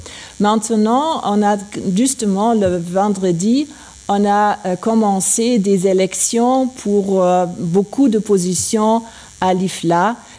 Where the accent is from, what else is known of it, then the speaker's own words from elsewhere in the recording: Germany; French is a second language; Je suis allemande, mais naturellement l'anglais est la langue principale pour travailler